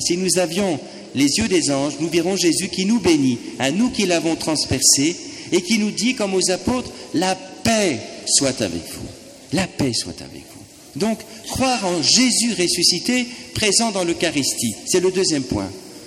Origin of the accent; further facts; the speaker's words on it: Bordeaux, Nouvelle-Aquitaine, France; Eh bien, vous savez, moi je viens de Bordeaux.